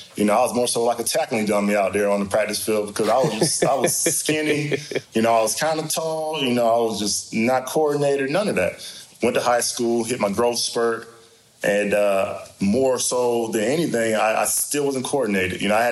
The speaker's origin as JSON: {"language": "English", "region": "Georgia", "country": "United States", "said": "I'm from Georgia. I'm used to seeing it. And the problem I feel like I have is that, being from Georgia, you're seeing it all the time."}